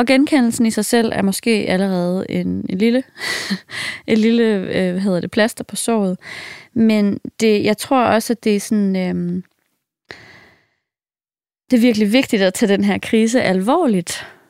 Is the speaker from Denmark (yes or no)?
yes; Jutland, Denmark; jeg er opvokset i Jylland, hvor hele min familie stadig bor.